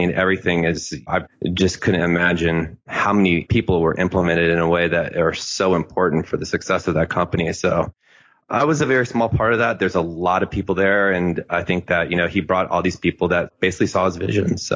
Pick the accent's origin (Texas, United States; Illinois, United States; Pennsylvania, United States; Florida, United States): Florida, United States; Tampa; So I grew up in Tampa. So I came down here and I've been here for, like I said, for less than a year.